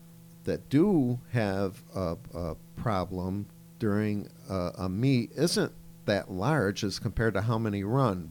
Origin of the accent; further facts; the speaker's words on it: Gloversville, New York, United States; Well, I grew up in the Gloversville-Johnstown area, which I said is about 40 miles west.